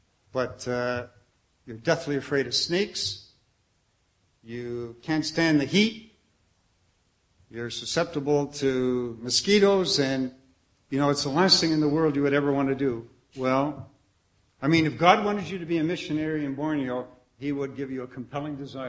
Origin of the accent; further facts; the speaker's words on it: Canada; born there; I'm Canadian by birth, I tried to apply for a visa, I couldn't get one.